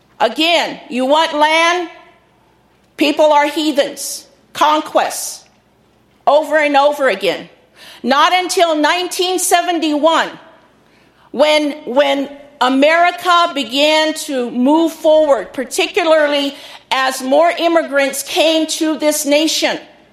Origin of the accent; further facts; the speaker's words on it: United States; yes, I'm a Christian. I'm American Indian. I'm a Christian. I'm a Crow woman.